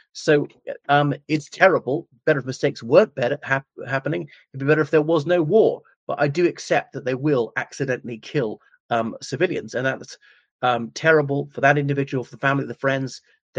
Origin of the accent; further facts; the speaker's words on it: United Kingdom; And just because I'm British, I'm not automatically saying that they're better than the other ones.